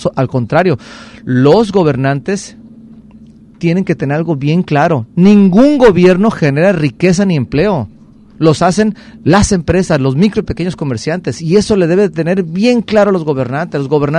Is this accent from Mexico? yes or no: yes; Tomatlán, Jalisco, Mexico; now in Puerto Vallarta, Mexico; Yo soy de aquí, de Puerto Vallarta, vallartense de corazón. Soy originario de Tomatlán, Jalisco, pero ya tengo más de 37 años aquí viviendo.